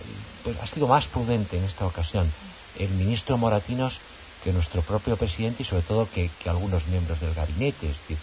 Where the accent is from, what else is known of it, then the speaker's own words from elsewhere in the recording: Spain; como español